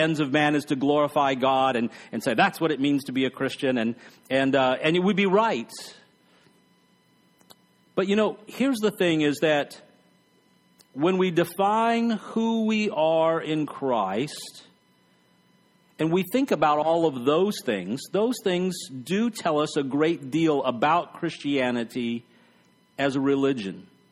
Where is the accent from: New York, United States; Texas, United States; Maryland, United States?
Texas, United States; And I grew up in West Texas.